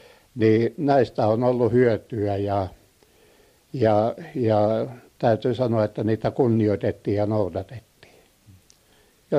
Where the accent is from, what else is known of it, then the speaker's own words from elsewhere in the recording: Kotka, Kymenlaakso, Finland; born there; Olen syntynyt Kotkassa ja usko on tullut Ruotsissa Mutalassa 1974.